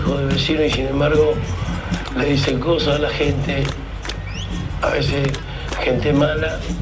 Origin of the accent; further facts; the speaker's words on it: Argentina; Pero soy argentino